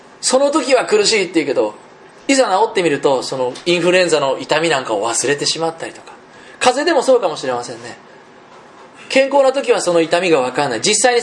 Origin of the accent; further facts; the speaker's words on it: Hiroshima, Japan; 広島県出身なんですけれども、広島でも有名なサッカーの名門校だったんですね